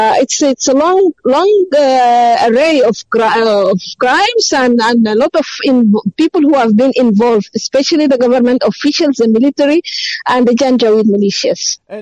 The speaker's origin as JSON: {"language": "English", "region": "Darfur", "country": "Sudan", "lives_now": "Germany", "said": "I'm activist from Darfur."}